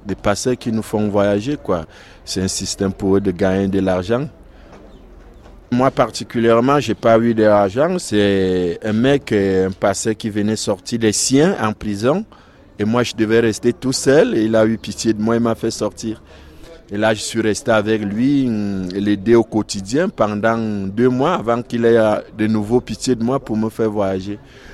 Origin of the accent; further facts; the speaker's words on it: Cameroon; moved away; Je viens du Cameroun.